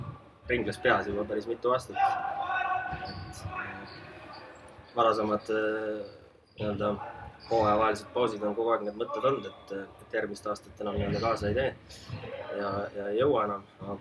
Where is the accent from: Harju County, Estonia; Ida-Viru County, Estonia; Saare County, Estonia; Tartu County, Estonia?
Saare County, Estonia; olen Saaremaal sündinud ja üles kasvanud siin koolis käinud. Ja siia ma olen jäänud, et kuskilt mujalt ei ole huvi tuntud.